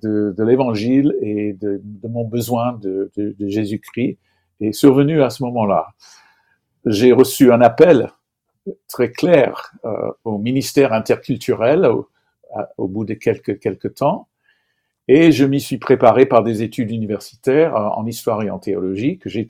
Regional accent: Oregon, United States; je suis originaire effectivement des États-Unis, de l'État d'Oregon, de la côte nord-ouest des US. Je suis le fils d'une mère syro-libanaise et d'un père baptiste suédois.

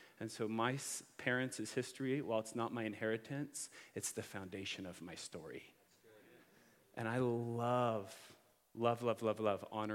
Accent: Hillsboro, United States; I come from Hillsboro. It's about 60 miles north of here.

